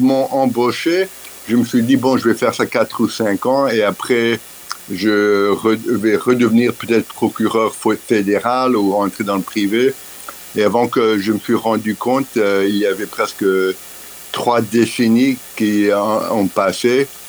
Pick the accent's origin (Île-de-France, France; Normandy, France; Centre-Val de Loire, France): Île-de-France, France; Paris; born there; je suis né à Paris d'une mère franco-argentine. Elle est née en Argentine, mais d'une famille française. Et mon père était un Américain qui a fait ses études de médecine à Paris